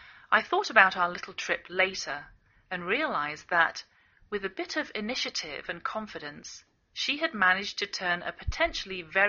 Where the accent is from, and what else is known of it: England, United Kingdom; now in United States